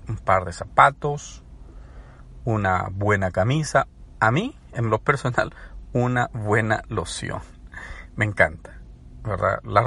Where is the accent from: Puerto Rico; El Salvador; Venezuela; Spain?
El Salvador; Ustedes saben que soy salvadoreño.